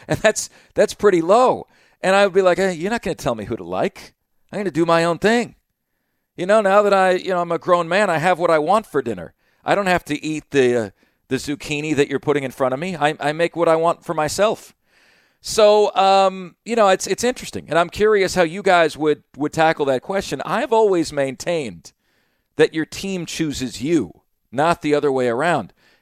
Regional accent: Syracuse, New York, United States; born there; because first of all, I was born in Syracuse.

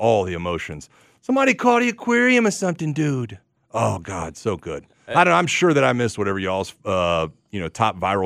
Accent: Alabama, United States; this one happened down near my hometown. This is from Mobile, Alabama, in Crichton, I believe it's called.

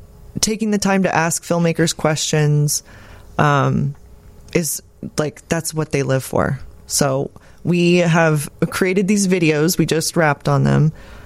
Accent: Austin, Texas, United States; So I'm from Austin, and I saw Alamo Drafthouse when it first started.

